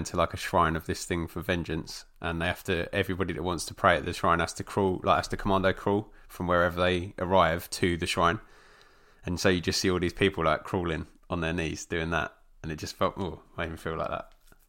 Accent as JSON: {"language": "English", "region": "East of England", "country": "United Kingdom", "said": "I'm from Essex"}